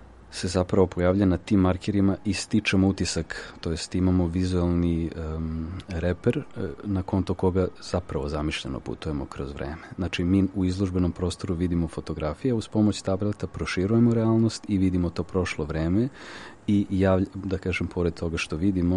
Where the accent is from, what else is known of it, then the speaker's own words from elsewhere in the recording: Belgrade, Serbia; s obzirom da sam, da kažem, beogradsko dete